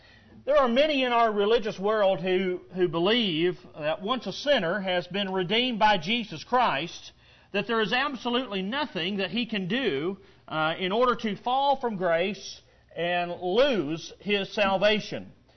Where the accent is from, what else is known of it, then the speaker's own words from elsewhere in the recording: Arkansas, United States; I remember that a few years back in my hometown down in Arkansas where I grew up.